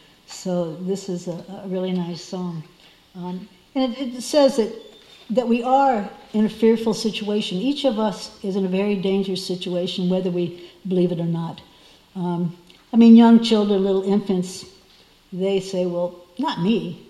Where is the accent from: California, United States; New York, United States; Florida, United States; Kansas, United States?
Florida, United States; Miami; I used to live in Miami, I was raised in Miami. And I hadn't been back there for years.